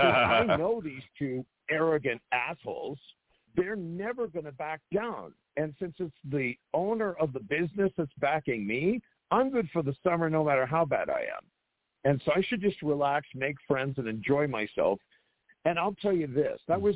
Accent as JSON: {"language": "English", "region": "Wyoming", "country": "United States", "said": "I was from Wyoming."}